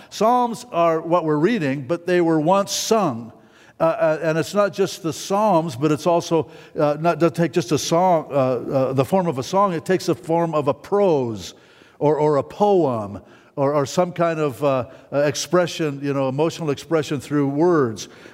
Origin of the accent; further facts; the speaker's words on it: Reno, Nevada, United States; where I grew up in Reno, the Sierra Nevadas, those are mountains. We know what mountains are.